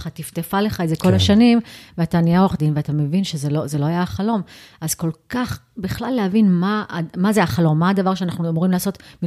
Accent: New York, United States; אני גדלתי בניו יורק

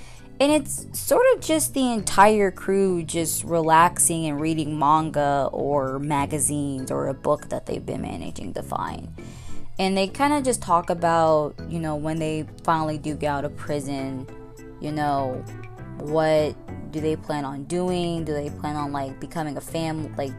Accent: United Kingdom; It's just like, I'm British, but I sound like an American.

